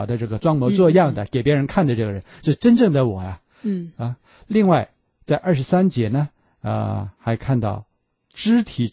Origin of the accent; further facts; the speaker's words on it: Shandong, China; accent: Shandong; 咱们山东话说后脊梁杆子